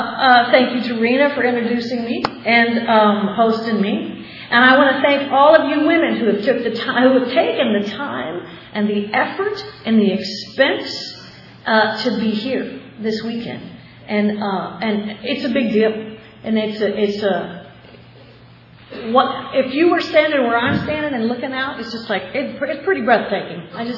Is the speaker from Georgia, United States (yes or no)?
no; Buda, Texas, United States; It's called the Buda Big Book Group because I'm from Buda, Texas.